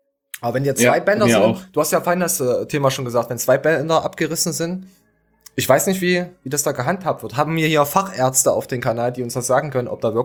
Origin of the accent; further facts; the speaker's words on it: Germany; Ich bin ja Deutscher.